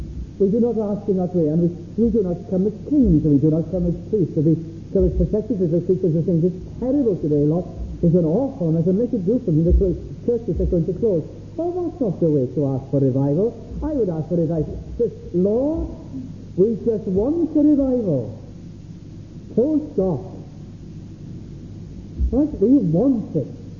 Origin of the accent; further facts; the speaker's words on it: Wales, United Kingdom; And they notice us as little Welsh people going in, which is even more picturesque, doesn't it? So now, here I go in my little accent